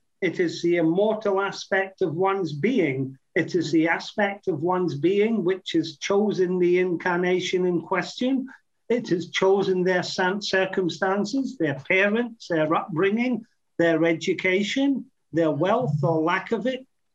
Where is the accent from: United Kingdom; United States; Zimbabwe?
United Kingdom; Scotland; born there; It's a great one for me, certainly, because I was born in Scotland.